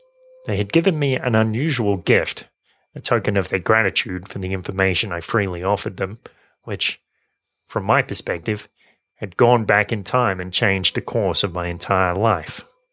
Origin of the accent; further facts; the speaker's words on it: Sweden; I told him I was from Sweden, and he said that he knew it all along.